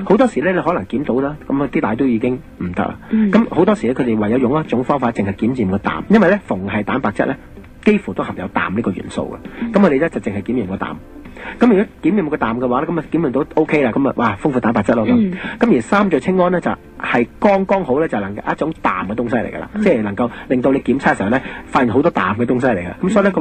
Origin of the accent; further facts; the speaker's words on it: Hong Kong; 我哋香港人咧，每日都要吸起码吸一支烟嘅人咧